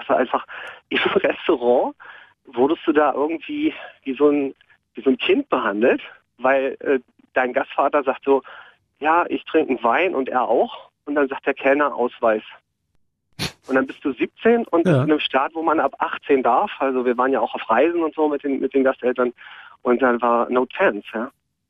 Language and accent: German; Berlin, Germany; Ja, ich war ja aus West-Berlin, ne?